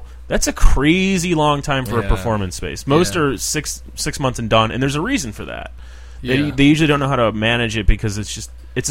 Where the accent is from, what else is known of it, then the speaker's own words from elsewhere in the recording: Chicago, Illinois, United States; Which is completely dumb considering I'm from Chicago.